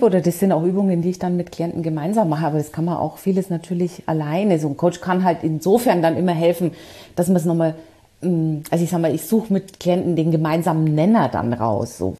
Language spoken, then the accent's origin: German; Bavaria, Germany; born there; accent: Bavarian; now in Frankfurt, Germany; also man hört's tatsächlich. So ganz kriegt man das nie raus als Bayerin. Aber ich war ja auch im Ausland und war viel auch über meinen früheren Job im Ausland. Insofern, ich habe es mir dann doch zunehmend auch abtrainiert. Aber es bleibt.